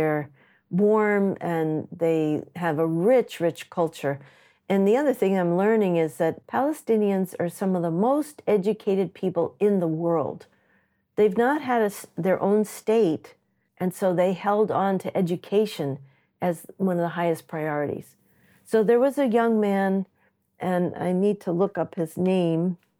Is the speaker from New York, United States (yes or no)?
yes; Bronx, New York, United States; I grew up in the Bronx. I grew up among my beloved Jewish neighbors.